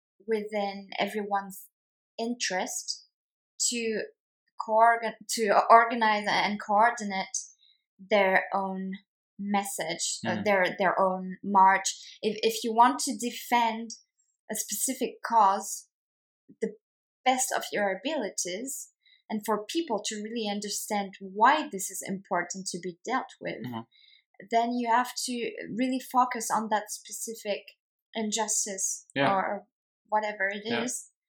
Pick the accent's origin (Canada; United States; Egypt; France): France; English is a second language; I come from France.